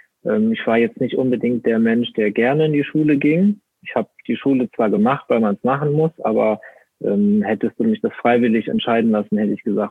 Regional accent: Rhineland-Palatinate, Germany; also ich komme aus Rheinland-Pfalz, das war da in der Gegend schon was Besonderes, wenn du Weltmeister warst.

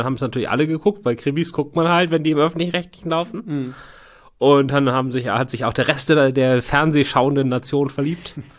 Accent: Hamburg, Germany; now in Berlin, Germany; Genau, und ich bin ein Hamburger, also ursprünglich aus Hamburg, der jetzt in Berlin wohnt.

